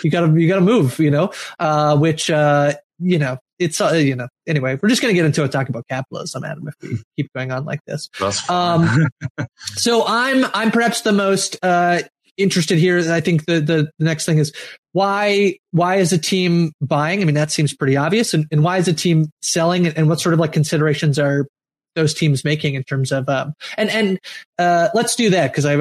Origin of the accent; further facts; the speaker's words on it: Canada; as a Canadian, I can, I can watch the game whenever because I never get spoiled on the game.